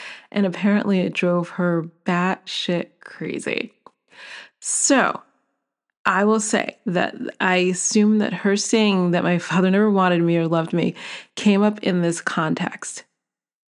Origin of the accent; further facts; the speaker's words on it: Brooklyn, New York, United States; I'm from Brooklyn. Take the girl out of Brooklyn, but you can't take Brooklyn out of the girl.